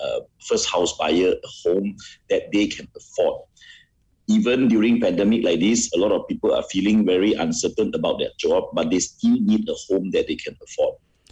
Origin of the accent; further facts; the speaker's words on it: Setiawan, Perak, Malaysia; For example, I'm from Setiawan. There are not many big developers actually come by here to serve us.